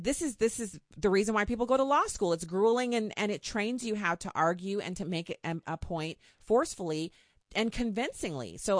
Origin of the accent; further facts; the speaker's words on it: Texas, United States; born there; I was born in Texas. I got a little of that in me.